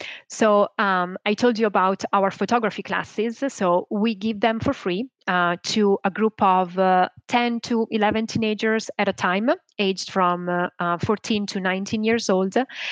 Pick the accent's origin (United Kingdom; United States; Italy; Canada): Italy; I worked for them as a sales agent in Italy, because I'm from Italy.